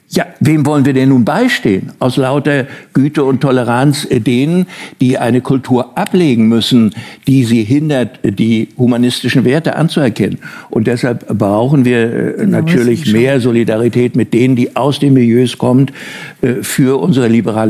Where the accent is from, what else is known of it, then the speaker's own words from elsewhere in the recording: Germany; Ich bin ein Deutscher, ja?